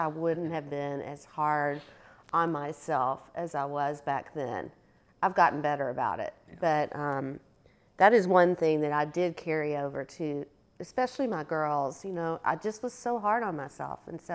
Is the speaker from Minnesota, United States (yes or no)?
no; Kentucky, United States; Yeah, I grew up in Western Kentucky, so it's a smaller town, or was a smaller town.